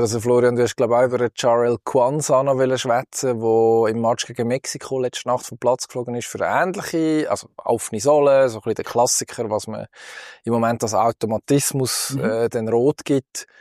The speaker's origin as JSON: {"language": "German", "country": "Belgium", "said": "was kann uns als Belgier auch sonst noch widerfahren"}